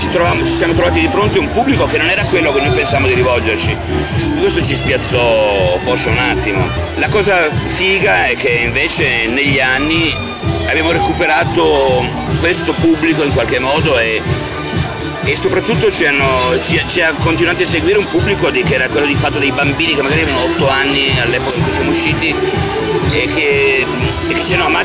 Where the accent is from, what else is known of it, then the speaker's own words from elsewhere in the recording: Piedmont, Italy; io sono piemontese, quindi amo alcune cose della cucina piemontese